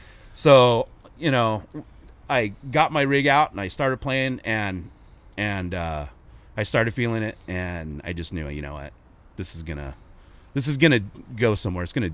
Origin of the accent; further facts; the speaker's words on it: Glendale, United States; I was born and raised in Glendale